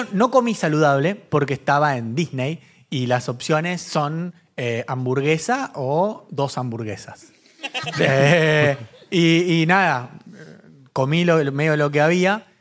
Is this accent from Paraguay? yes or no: no; Argentina; Qué horribles que somos los argentinos en los outlets.